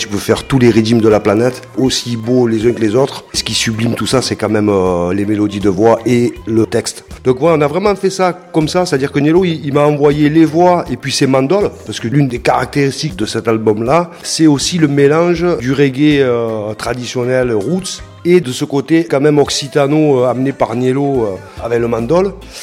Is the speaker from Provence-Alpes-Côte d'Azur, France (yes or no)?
yes; Port-de-Bouc, Provence-Alpes-Côte d'Azur, France; On a grandi ensemble au Comte à Port-de-Bouc